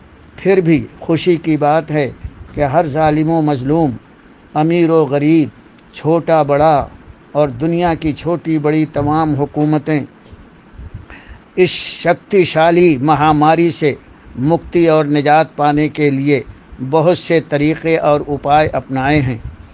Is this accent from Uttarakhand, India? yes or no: no; Nagpur, Maharashtra, India; नागपुर का रहने वाला हूँ। अपने देश हिंदुस्तान का मामूली नागरिक हूँ